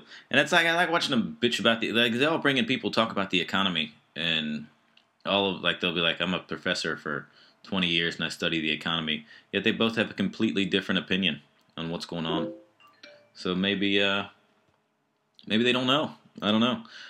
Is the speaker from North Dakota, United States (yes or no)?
no; Ohio, United States; So, yeah, so like I said, I'm from Ohio, and we no longer make anything.